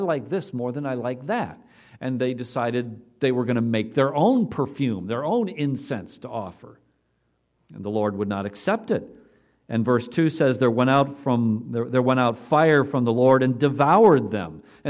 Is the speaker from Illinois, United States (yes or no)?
yes; Chicago, Illinois, United States; born there; Well, I was born in Chicago, but I don't remember anything about it. So off we moved to Chicago.